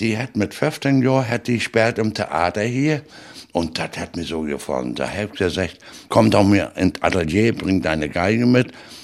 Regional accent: Stralsund, Mecklenburg-Vorpommern, Germany; also born or lived in Szczecin, Poland; Ut Strosund. Gebürtige Stettine.

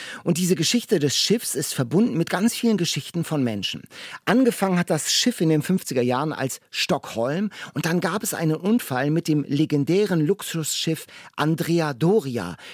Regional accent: West Germany, Germany; die mir als Wessi nichts sagte

